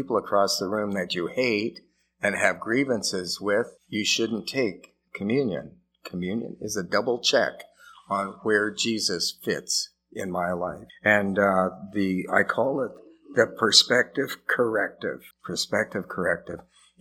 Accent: Canada; It's no credit to me that I grew up in Canada instead of Japan or North India or Morocco

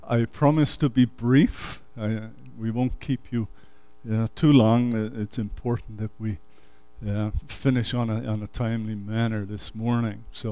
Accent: England, United Kingdom; moved away; I'm from England. He came from England. My parents came, and we took them up to the mountains

